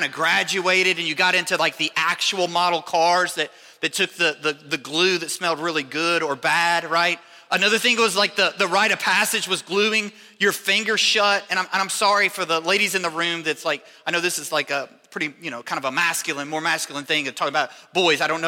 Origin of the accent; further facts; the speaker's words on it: Kentucky, United States; I grew up in Northern Kentucky.